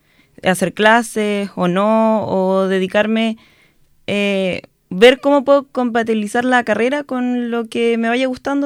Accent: Osorno, Los Lagos, Chile; Yo soy osornina de toda mi vida. Estudié en el Colegio Santa Marta de Osorno, salí de la promoción 2016.

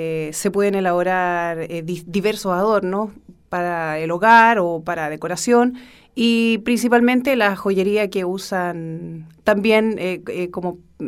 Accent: Santiago, Santiago Metropolitan Region, Chile; Sí, yo soy de Santiago, nací en Santiago.

